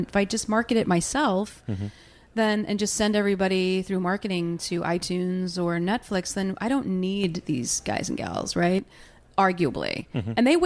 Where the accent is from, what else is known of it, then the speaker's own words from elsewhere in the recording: Illinois, United States; No, I grew up in Illinois.